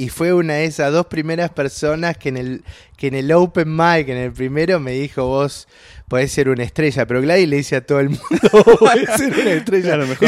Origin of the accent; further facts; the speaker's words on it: Argentina; Y, en mi caso en particular quizás es distinto porque soy argentino.